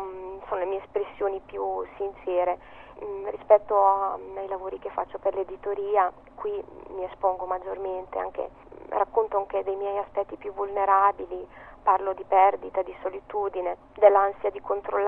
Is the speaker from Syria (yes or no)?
no; San Marino; E sì, sono cresciuta nella Repubblica di San Marino, in campagna